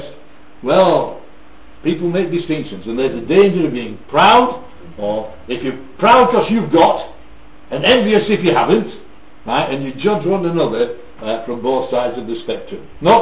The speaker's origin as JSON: {"language": "English", "region": "Yorkshire and the Humber", "country": "United Kingdom", "said": "I mean, you wouldn't know I came from Yorkshire, would you?"}